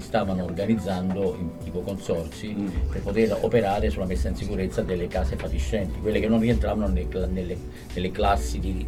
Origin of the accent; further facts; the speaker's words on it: Naples, Campania, Italy; nell'80 ero a Napoli, insomma, che sono napoletano